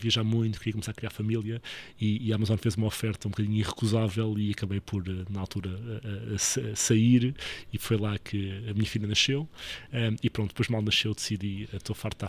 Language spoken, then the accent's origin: Portuguese; Portugal; é porque cresci aqui em Portugal.